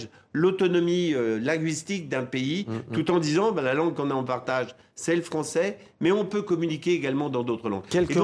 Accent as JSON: {"language": "French", "country": "France", "said": "je parle le français, que je suis français"}